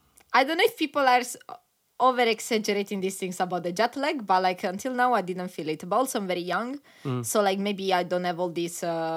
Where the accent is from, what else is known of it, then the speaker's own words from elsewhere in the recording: Catanzaro, Calabria, Italy; So, like, I come from Calabria is my region, but like my city specifically is Catanzaro.